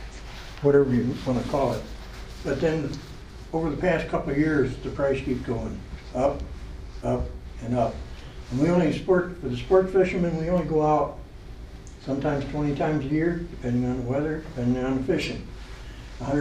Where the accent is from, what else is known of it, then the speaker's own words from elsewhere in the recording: Brookings, Oregon, United States; I'm from Brookings, up here on Demoss Road.